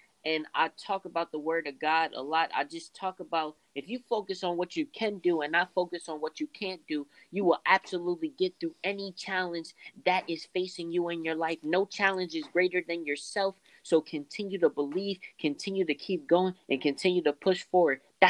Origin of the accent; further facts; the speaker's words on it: Philadelphia, Pennsylvania, United States; So yeah, growing up in Philly, I think like it impacted me to know the what needs to be fixed and how we need to even come together. You know, just growing up in Philly